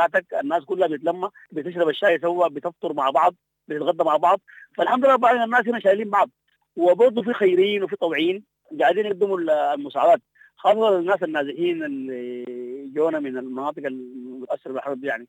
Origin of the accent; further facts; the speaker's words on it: Sudan; احنا كشعب سوداني